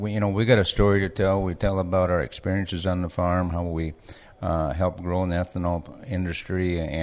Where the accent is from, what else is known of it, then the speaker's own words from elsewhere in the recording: Benson, Minnesota, United States; I'm a farmer from Benson, Minnesota.